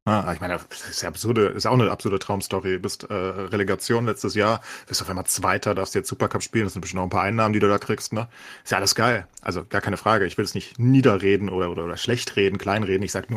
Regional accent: Frankfurt, Hesse, Germany; Ich als Frankfurter weiß es am besten.

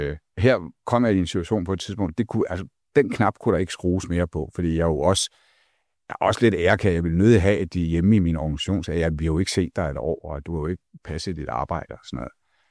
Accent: Greenland; Jeg er vokset op på Grønland, eller delvis vokset op på Grønland.

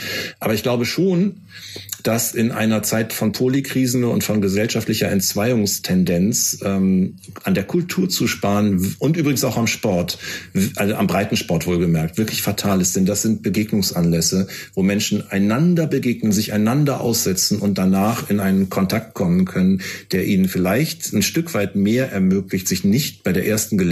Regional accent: Cologne, North Rhine-Westphalia, Germany; ich bin ja Kölner

